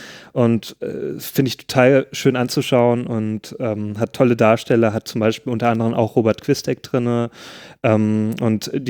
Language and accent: German; East Germany, Germany; ich komme halt aus dem Osten